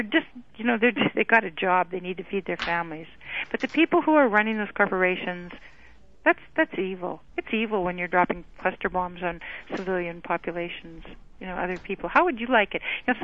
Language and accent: English; Saskatoon, Saskatchewan, Canada; First of all, I'm from Saskatoon.